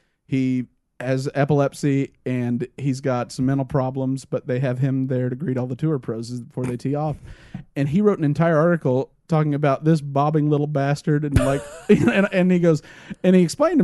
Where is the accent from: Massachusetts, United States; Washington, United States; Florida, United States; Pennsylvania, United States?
Massachusetts, United States; Lynn; I'm from Lynn, Massachusetts. We drop our A's.